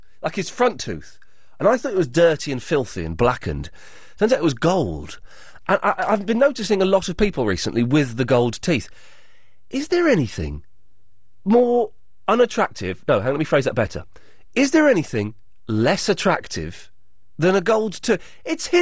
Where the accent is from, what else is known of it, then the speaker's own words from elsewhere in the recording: Slough, South East England, United Kingdom; Now, I come from the Britwell Estate on Slough. I've done good.